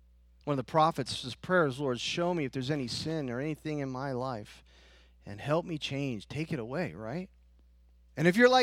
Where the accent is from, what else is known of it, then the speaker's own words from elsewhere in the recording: New York, United States; on my mom's side, we're Italian. We're from New York. Most of Florida is from up that way.